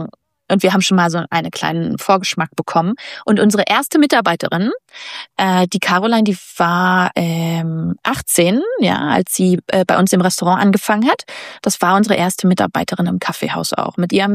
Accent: Berlin, Germany; ich komme ja aus Berlin

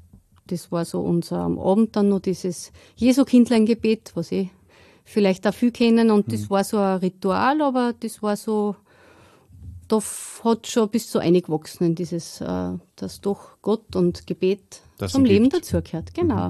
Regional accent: Steyr, Upper Austria, Austria; Ich bin verheiratet, bin Mutter von 3 Kindern und ich bin da in Steyr aufgewachsen. Und ich bin in einem katholischen Elternhaus aufgewachsen

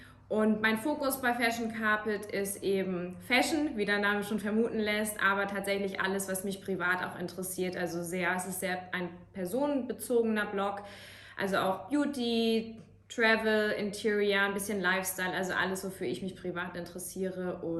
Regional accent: Kiel, Schleswig-Holstein, Germany; born there; now in Munich, Germany; ich bin noch 29 und ich bin seit 7 Jahren in München. Ich bin in Kiel geboren

